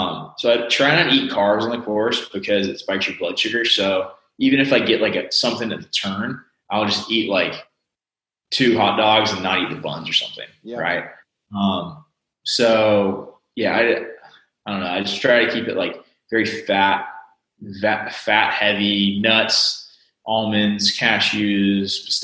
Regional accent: the Carolinas, United States; So I'm from the Carolinas originally, and we moved back because we wanted to be closer to our family.

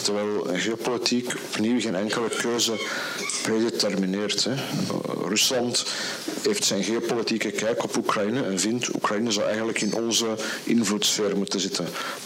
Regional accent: Belgium; en dus in feite zouden wij als Belgen bij uitstek moeten weten wat geopolitiek is.

